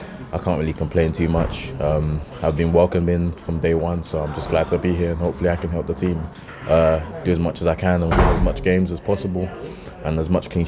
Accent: East of England, United Kingdom; I'm from Essex. Just an Essex boy, really.

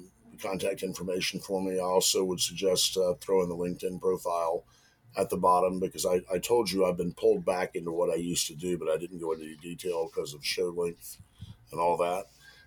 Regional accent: the South, United States; accent: Southern; hopefully my Southern accent didn't throw anybody off, you know, over there when you're listening to me.

